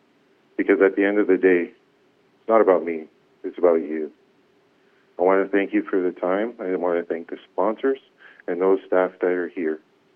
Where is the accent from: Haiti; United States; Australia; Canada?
Canada; Chase, British Columbia; also born or lived in Kamloops; I'm your Liberal candidate. I was born in Kamloops, raised in Chase. I'm from Nisqually on my mother's side, and on my Scottish side, my father. I'm a family man